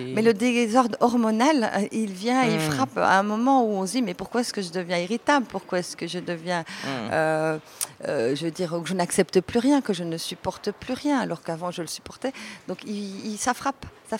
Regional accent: Belgium; je suis née en Belgique, j'ai été élevée par une culture grecque, très méditerranéenne.

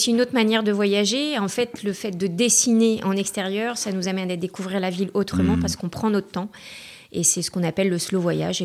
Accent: Rouen, Normandy, France; born there; parce que ben, je suis née à Rouen.

